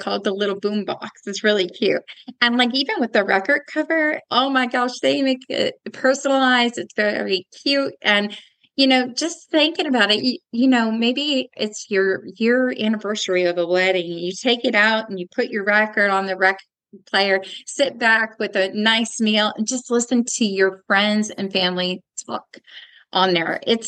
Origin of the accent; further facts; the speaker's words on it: New Jersey, United States; born there; also born or lived in Texas; And I was born in New Jersey, then coming to Texas, everybody's like, you have to learn Spanish.